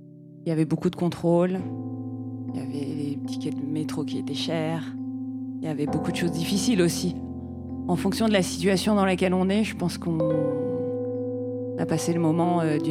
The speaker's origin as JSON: {"language": "French", "town": "Saint-Étienne", "region": "Auvergne-Rhône-Alpes", "country": "France", "said": "Bah moi aussi, je suis de Saint-Étienne, tiens."}